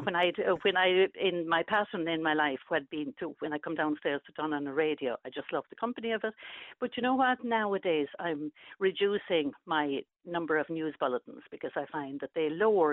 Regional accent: Munster, Ireland; I'm from County Clare. In fact, I'm from Michael D territory.

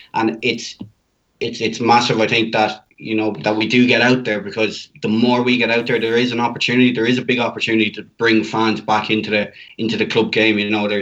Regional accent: Carrick-on-Shannon, Connacht, Ireland; I know my local club, my hometown, Carrick and Shannon, you know, they'll have a lot of work to do.

